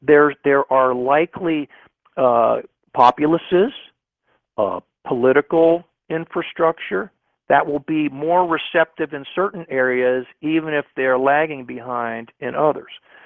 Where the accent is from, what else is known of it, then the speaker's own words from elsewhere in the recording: United States; Now, I am proud to say, as an American, many of the most you know, robust developments started here.